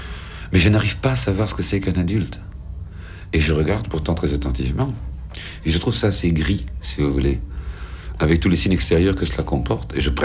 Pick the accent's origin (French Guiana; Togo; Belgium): Belgium; Flanders; Ah non, quand on me demande d'où je suis, ouais. Je dis je suis flamand.